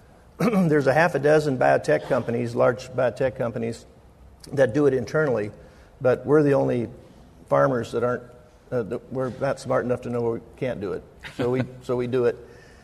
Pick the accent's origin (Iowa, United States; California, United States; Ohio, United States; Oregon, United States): Iowa, United States; we're from Iowa, and we understand corn